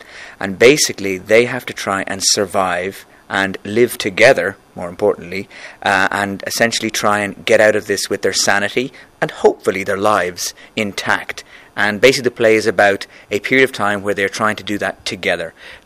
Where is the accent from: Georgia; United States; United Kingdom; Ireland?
Ireland; Dublin, Leinster; now in Canada; I am actually from Ireland. I'm from Dublin. And so... I've been a professional actor in Canada now for nearly 8 years.